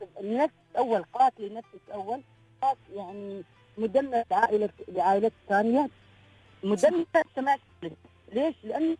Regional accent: Dubai, United Arab Emirates; أنا من دبي.

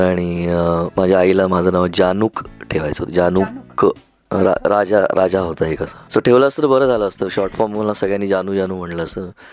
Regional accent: Pune, Maharashtra, India; माझा जन्म आहे पुण्याचा, मी जन्मलो पुण्यात, वाढलो पुण्यात, राहतो पुण्यात, अभिमान आहे मला त्याचा

